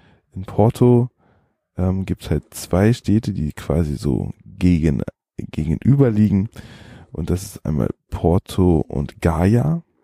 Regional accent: Northern Germany, Germany; Als Norddeutscher würde man sagen Schlänge

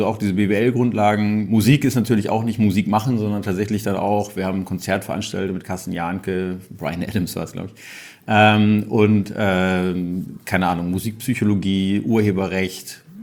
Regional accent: Hamburg, Germany; Ich bin Hamburger

